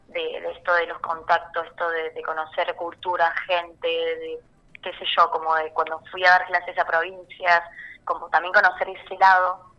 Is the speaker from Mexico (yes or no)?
no; Villa María, Córdoba, Argentina; eso es lo primero que yo pensé cuando me fui de Villa María